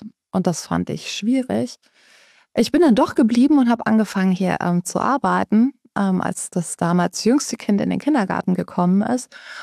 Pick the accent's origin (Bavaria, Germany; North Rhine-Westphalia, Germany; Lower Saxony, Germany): North Rhine-Westphalia, Germany; Cologne; als Kölnerin